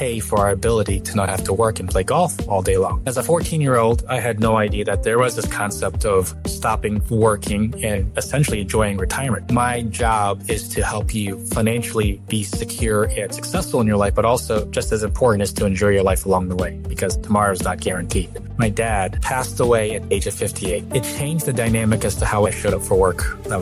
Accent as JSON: {"language": "English", "town": "Norfolk", "region": "Virginia", "country": "United States", "tie": "born or raised there", "lives_now": "Scottsdale, United States", "said": "So I grew up in Norfolk, Virginia, and then resided in Virginia Beach, Virginia for about 15 years. And then I eventually moved to Scottsdale, Arizona."}